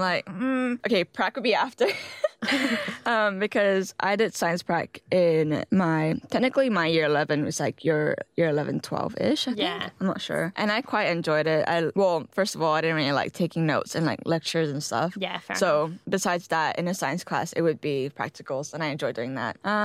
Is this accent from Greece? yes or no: no; Malaysia; But I guess growing up in Malaysia, we've always had exams and tests.